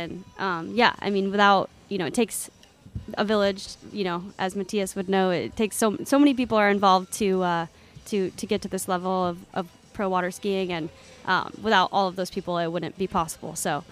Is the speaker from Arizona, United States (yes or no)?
yes; Arizona, United States; I'm from Arizona, but I did go to Rollins College.